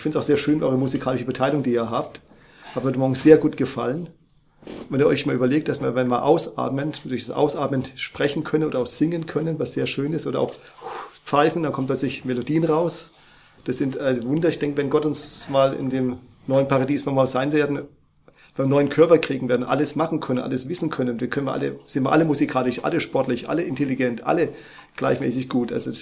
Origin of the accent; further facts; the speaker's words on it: Schweinfurt, Bavaria, Germany; weil ich komme aus Schweinfurt.